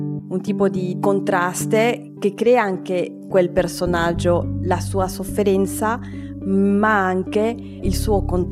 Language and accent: Italian; Lima, Peru; moved away; Io sono cresciuta a Lima